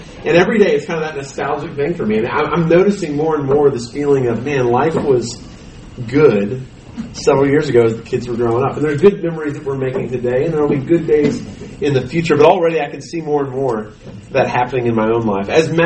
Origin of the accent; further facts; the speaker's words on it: San Diego, California, United States; So I grew up in San Diego area